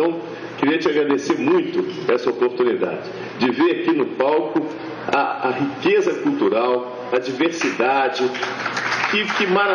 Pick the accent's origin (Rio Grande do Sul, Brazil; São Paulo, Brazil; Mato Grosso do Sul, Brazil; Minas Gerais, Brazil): Minas Gerais, Brazil; eu sou mineiro, de nascimento, de criação, e toda a minha vida